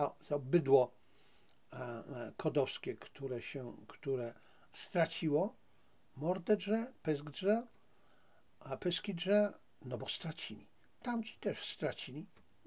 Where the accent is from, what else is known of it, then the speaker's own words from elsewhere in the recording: Zabrze, Silesian Voivodeship, Poland; bo urodziłem się na Śląsku, wychowałem na Śląsku, w Zabrzu, więc w samym centrum.